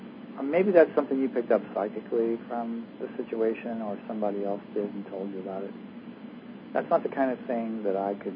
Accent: Florida, United States; I grew up in Florida where they had lots of spring.

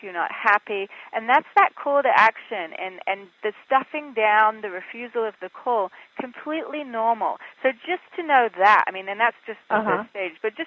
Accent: England, United Kingdom; now in Los Angeles, United States; I'm in Los Angeles. I'm originally from England, which is why I have this odd accent.

